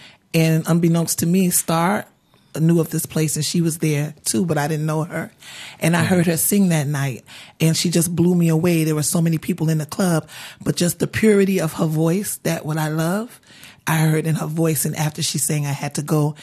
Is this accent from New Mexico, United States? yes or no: no; Bronx, New York, United States; For me, growing up in the South Bronx, if I could paint the picture, it was very cultural.